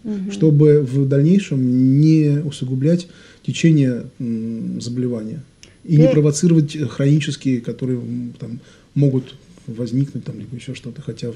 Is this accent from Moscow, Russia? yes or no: no; Severodvinsk, Arkhangelsk Oblast, Russia; also born or lived in Saint Petersburg; Нет, я родился в Санкт-Петербурге, но волею судеб мы переехали в Северодвинск